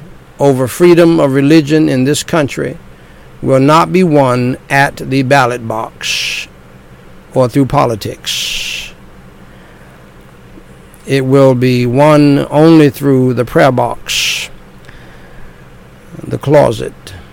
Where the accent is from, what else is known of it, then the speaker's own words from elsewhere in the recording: United States; born there; I thank God I was born in America with all of her faults.